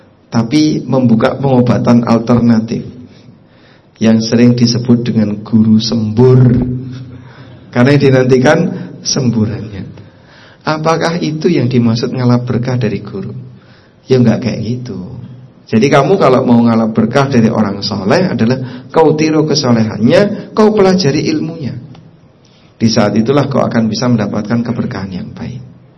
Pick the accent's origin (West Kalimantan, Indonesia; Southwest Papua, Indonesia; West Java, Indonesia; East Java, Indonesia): East Java, Indonesia; Saya kan Jawa Timur ya.